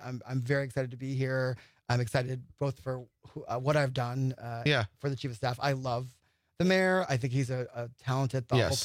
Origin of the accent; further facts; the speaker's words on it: Springfield, Massachusetts, United States; I'm from Springfield, Massachusetts, home of Dr. Seuss.